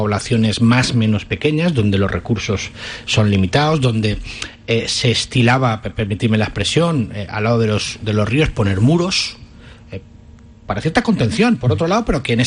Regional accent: Valencia, Valencian Community, Spain; yo soy de Torrefiel, yo tengo 51 años

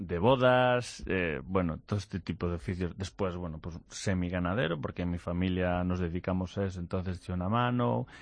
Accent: Picoña, Galicia, Spain; also born or lived in Vigo; Yo soy de un sitio que se llama Picoña, en Sacea Caselas. Lo que pasa es que me llevaron a nacer a Vigo, que es donde había hospital, pero me empadronaron en Tui, que es donde son los padres de mi madre

